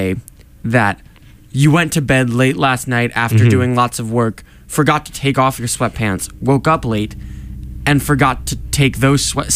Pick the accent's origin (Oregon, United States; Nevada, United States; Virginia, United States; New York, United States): Virginia, United States; I'm from Northern Virginia.